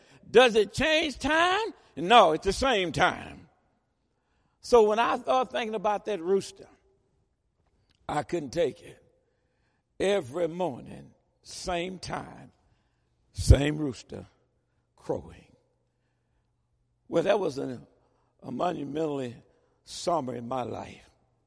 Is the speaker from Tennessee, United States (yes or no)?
yes; Tennessee, United States; I remember growing up in Tennessee, down in western Tennessee. My folk from Shelby County, one set was and the other set moved on. We moved up to northwest Tennessee.